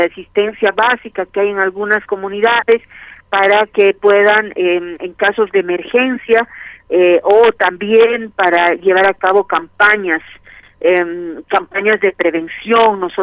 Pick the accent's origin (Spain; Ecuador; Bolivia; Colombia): Bolivia; Es una alegría muy grande la que tenemos como bolivianos